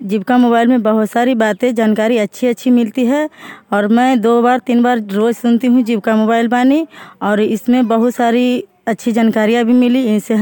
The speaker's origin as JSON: {"language": "Hindi", "town": "Basta", "country": "India", "said": "ग्राम बस्ता के रहने वाली हूँ"}